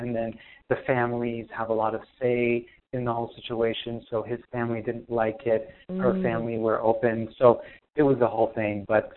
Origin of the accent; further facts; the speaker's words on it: Lebanon; So I actually grew up in Lebanon. So during the 80s and 90s of the Civil War was going on.